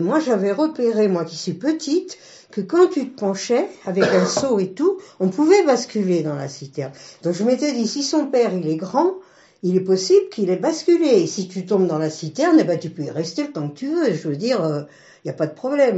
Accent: Paris, Île-de-France, France; born there; Je suis née à Paris en 48

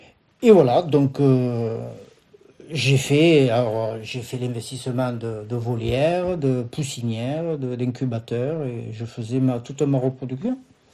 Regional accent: Avignon, Provence-Alpes-Côte d'Azur, France; born there; j'ai 63 ans. Je suis né en 1960 à Avignon.

